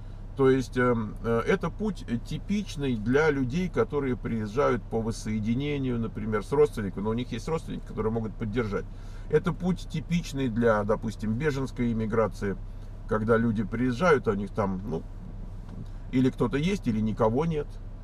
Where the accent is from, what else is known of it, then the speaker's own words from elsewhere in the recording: Kazakhstan; мы продадим квартиру, как перевести деньги из Казахстана? Язык мы не знаем, но работы не боимся. Мы казахи